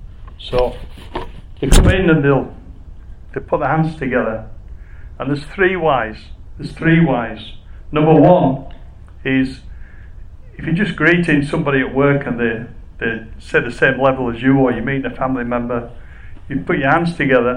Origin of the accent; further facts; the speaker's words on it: England, United Kingdom; born there; moved away as an adult; As you can guess, I was born in England. Just a bit about myself. I was born in England in 51.